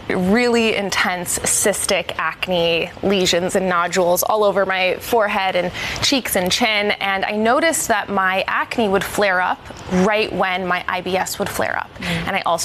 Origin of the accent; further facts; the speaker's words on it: Yonkers, New York, United States; I am born and raised in Yonkers, New York.